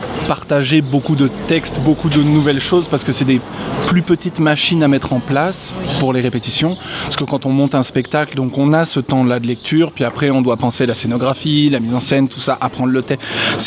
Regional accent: Montpellier, Occitanie, France; Puis on est tous de Montpellier, là, globalement

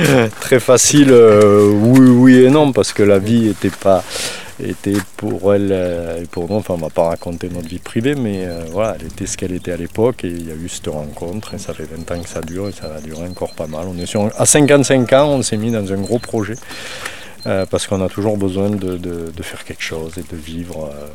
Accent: Florac, Occitanie, France; J'ai 55 ans, je suis pluriactif, je suis natif de Florac, avec ma famille du Vallon d'Hispaniac, Paros, Molines, par ma mère, et puis plutôt avec mon nom, plutôt du côté espagnol.

